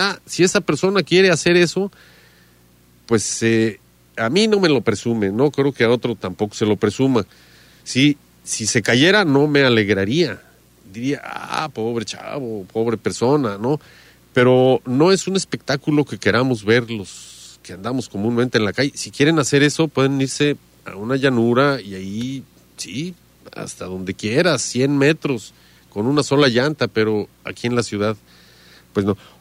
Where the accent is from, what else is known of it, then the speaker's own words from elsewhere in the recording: Jalisco, Mexico; soy de aquí de Jalisco